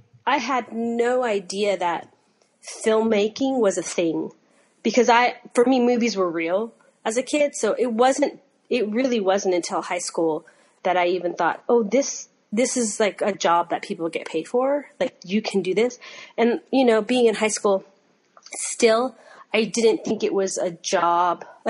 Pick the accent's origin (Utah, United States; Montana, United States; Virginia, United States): Utah, United States; And where I grew up in Utah, like this town, like we wouldn't get all the movies when they came out.